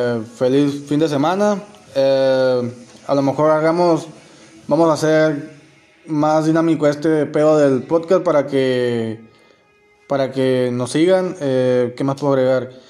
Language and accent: Spanish; Mexico; Los que somos de México, pues si van a salir, no vayan a tomar mucho